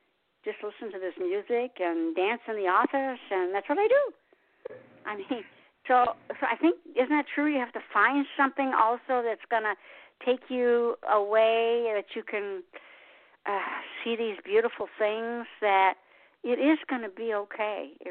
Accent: Detroit, Michigan, United States; I came from Detroit, you know, Motown, all of that.

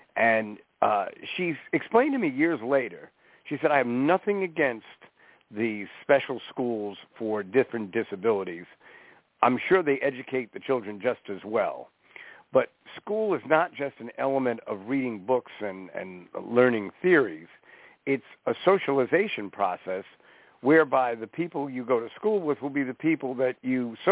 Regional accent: Brooklyn, New York, United States; born there; Because I was born in Brooklyn. I was born in Brooklyn

